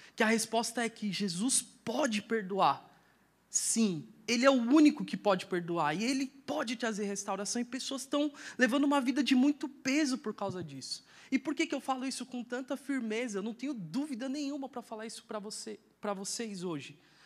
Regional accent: São Paulo, Brazil; eu cresci na Quebrada, lá no fundão de São Paulo, num lugar chamado Cidade Tiradentes, nos anos 90

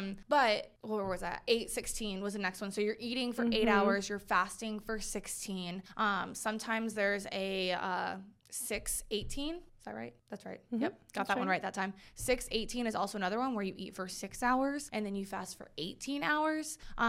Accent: the South, United States; We're from the, well, I'm from the South.

